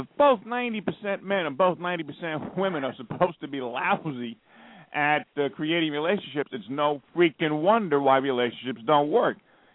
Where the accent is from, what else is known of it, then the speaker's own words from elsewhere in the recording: United Kingdom; No, so I'm British, so I don't care.